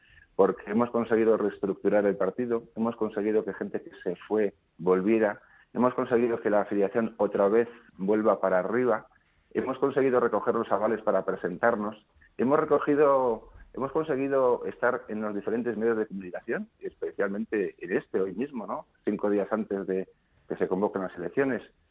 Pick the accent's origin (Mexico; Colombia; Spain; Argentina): Spain; Todos somos españoles